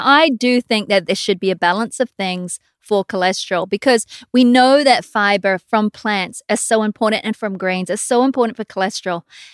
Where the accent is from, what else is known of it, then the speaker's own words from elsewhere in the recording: Scotland, United Kingdom; Yeah, we're Scottish.